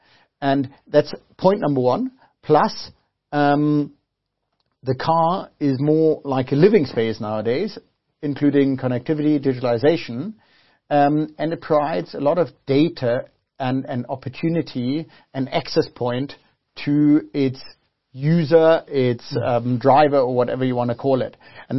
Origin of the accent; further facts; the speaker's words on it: South Africa; I've been now back in South Africa for 1 year. I grew up in South Africa, but I've spent the last 20 years abroad.